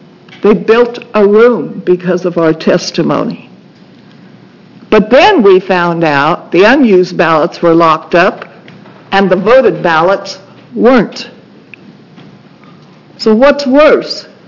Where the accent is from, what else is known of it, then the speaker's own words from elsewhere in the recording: United States; I'm from Washington County.